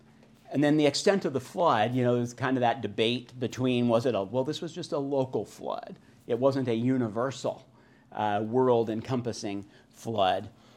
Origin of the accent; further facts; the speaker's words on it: North Platte, Nebraska, United States; I'm from North Platte, so I use that as my valley illustration.